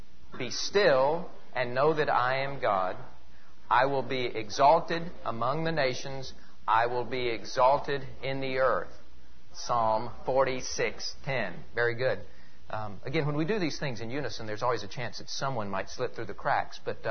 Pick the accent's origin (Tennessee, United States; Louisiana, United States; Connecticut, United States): Tennessee, United States; I think when I was growing up in Tennessee, there was a singer named